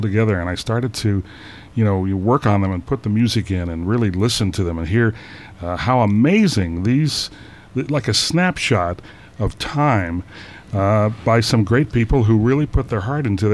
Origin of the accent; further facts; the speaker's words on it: Detroit, Michigan, United States; because I just wanted to come back to Detroit. I wanted to do something that would be fun. This was my hometown.